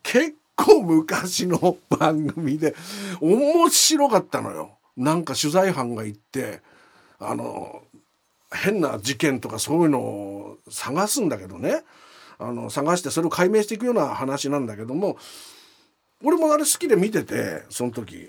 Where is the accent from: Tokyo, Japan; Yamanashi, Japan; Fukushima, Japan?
Fukushima, Japan; moved away; 若い時の田舎から出てきたばっかし、福島のね、田舎っぺな感じの写真ですよ